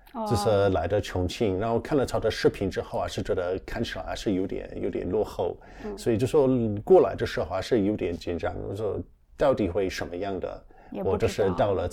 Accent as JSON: {"language": "Chinese", "town": "Leicester", "region": "East Midlands", "country": "United Kingdom", "tie": "born or raised there", "second_language": "Chinese", "lives_now": "China", "said": "我就是在英国出生出长的，也在我家乡的莱斯特上的大学，当时专修的就是法语。"}